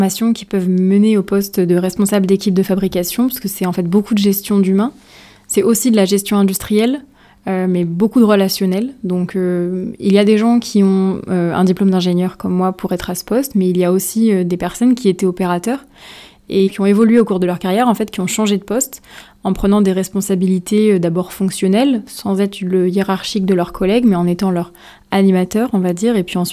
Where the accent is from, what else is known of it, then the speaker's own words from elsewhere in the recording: Grenoble, Auvergne-Rhône-Alpes, France; effet, j'ai 26 ans, je suis originaire de Grenoble, mais je suis née en Savoie.